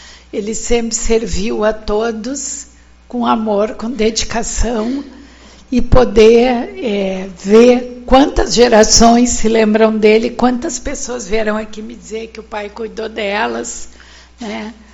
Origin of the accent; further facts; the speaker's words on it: Uruguaiana, Rio Grande do Sul, Brazil; fazem 50 anos que o pai saiu de Uruguaiana, né? E voltar para minha terra natal para participar dessa homenagem é motivo de grande alegria